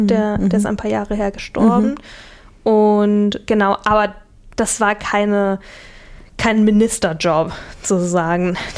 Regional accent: Chile; German is a second language; Und ich komme ja aus Chile und ich erzähle einfach super gern über, was da los ist.

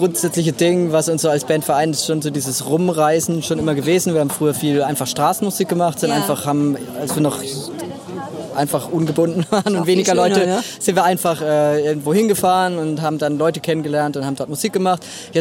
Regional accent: Baden-Württemberg, Germany; Ich komme aus Süddeutschland, aus Karlsruhe, Stuttgart, Konstanz.

